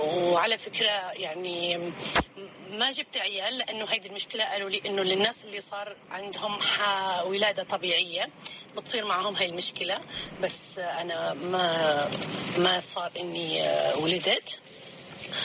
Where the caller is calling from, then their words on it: Bahrain; من البحرين